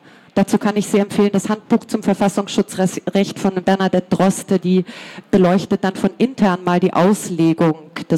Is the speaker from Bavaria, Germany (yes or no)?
yes; Bavaria, Germany; born there; ich komme gebürtig aus Bayern